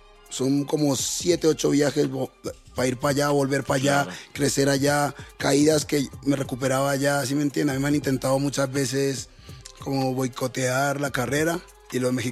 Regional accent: Colombia; la primera vez que vengo a Colombia. La primera vez que voy a hacer un evento en mi país.

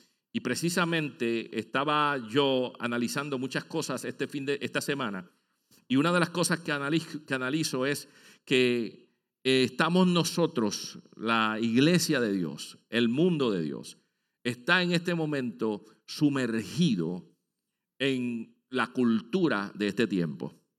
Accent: Puerto Rico; cuando yo estaba en Puerto Rico, yo vengo de Puerto Rico

